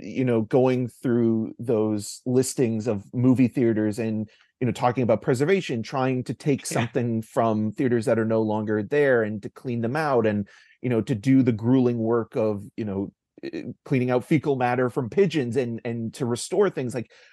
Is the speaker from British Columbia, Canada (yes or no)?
no; Peterborough, Ontario, Canada; I grew up in Peterborough, which wasn't too far away